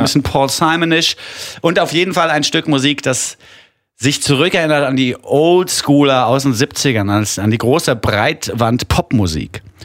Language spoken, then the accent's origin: German; Switzerland; Naja, als Schweizer kann man das durchaus so als Eckdatum.